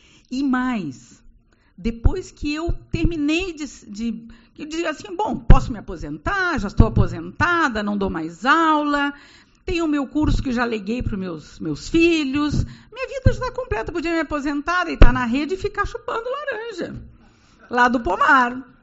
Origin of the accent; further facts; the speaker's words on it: Santana do Livramento, Rio Grande do Sul, Brazil; now in Uruguaiana, Brazil; Sou de Santana do Livramento. Quando vim para Uruguaiana, vim a contragosto.